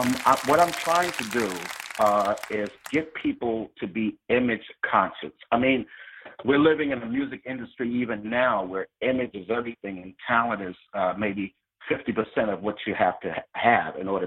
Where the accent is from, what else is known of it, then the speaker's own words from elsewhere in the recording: New York City, New York, United States; also born or lived in Washington, D.C.; and I grew up in Harlem. I was born in Washington, D.C., but I was raised in Harlem, New York.